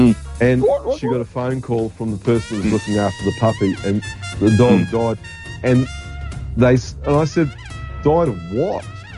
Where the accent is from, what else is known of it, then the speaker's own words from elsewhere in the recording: Munster, Ireland; I'm from Kerry, in Ireland.